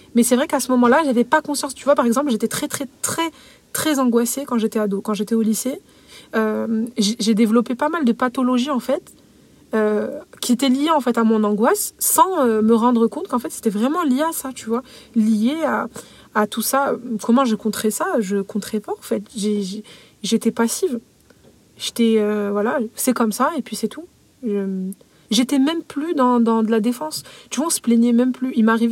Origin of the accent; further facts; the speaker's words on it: Carpentras, Provence-Alpes-Côte d'Azur, France; j'ai grandi à Carpentras et en fait cette ville, malgré qu'elle est, à l'époque, elle était déjà, et c'est toujours été une mairie de gauche, mais sa population est fracturée complètement.